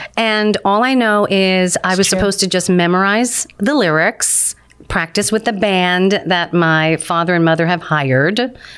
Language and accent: English; Bronx, New York, United States; But I mean, I'm from the Bronx, so I was kind of used to that city survival thing.